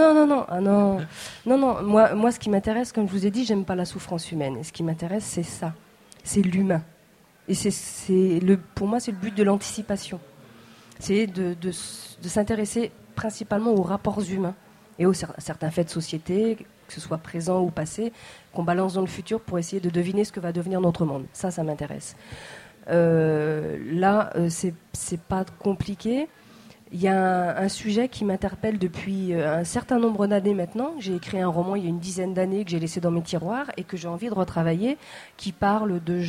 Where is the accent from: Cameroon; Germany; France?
France; Brittany; je suis bretonne.